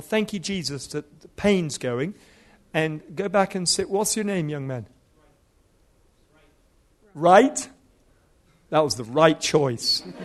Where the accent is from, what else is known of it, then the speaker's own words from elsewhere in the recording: Nigeria; born there; By the way, if my accent is a little muddled up, it's because I was born in Nigeria to British parents. And I speak fluent Hausa.